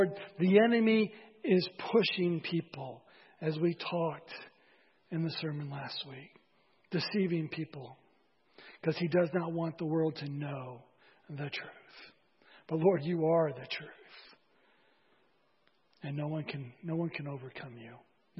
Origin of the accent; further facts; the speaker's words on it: United States; I'm an American, I'm a proud American, I'm a patriot, and I love my country